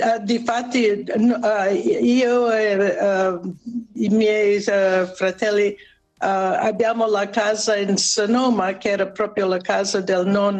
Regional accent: Italian-speaking Switzerland, Switzerland; dico che sono dalla Svizzera, però che sono della parte italiana, che parliamo italiano, e vicino all'Italia

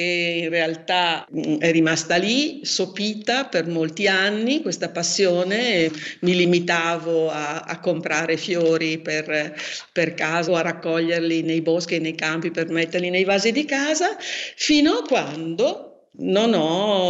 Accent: Lombardy, Italy; Io sono nata in Franciacorta, sono bresciana, ma appunto ho abitato a lungo in Franciacorta

